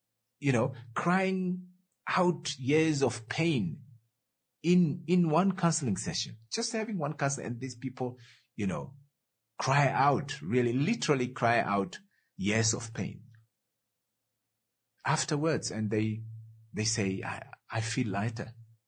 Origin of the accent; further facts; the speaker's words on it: Ongwediva, Oshana, Namibia; And I know a young man in Ongwediva, that's my hometown, who failed actually grade 12 twice.